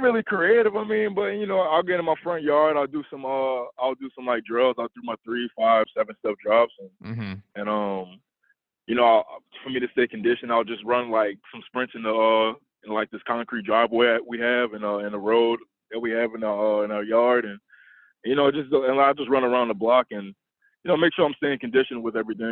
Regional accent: New Orleans, Louisiana, United States; and I'm from New Orleans, Louisiana

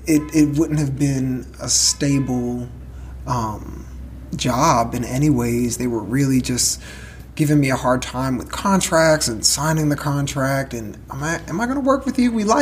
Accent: Linden, New Jersey, United States; I grew up in Linden, New Jersey.

